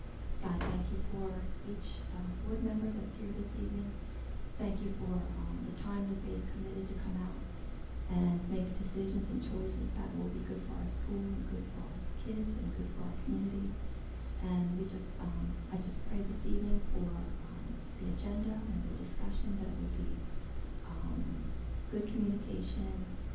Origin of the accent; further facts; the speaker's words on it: New Holland, United States; and I'm from New Holland.